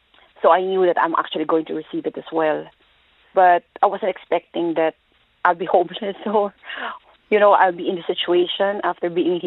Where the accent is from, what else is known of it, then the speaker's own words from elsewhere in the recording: Philippines; now in Ireland; I'm actually from the Philippines.